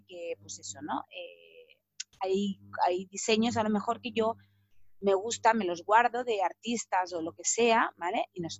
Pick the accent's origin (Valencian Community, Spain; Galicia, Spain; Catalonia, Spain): Catalonia, Spain; Sabadell; yo soy de Sabadell, ¿no? O sea, trabajamos en Sabadell